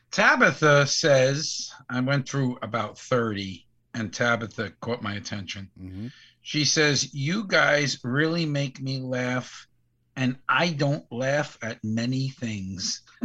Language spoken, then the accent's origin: English; Bronx, New York, United States; We do from time to time just say we're from the Bronx.